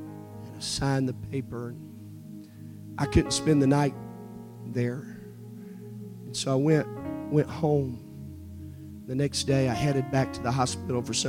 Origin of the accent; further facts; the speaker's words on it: Netherlands; I was raised in the Netherlands. And then we moved home.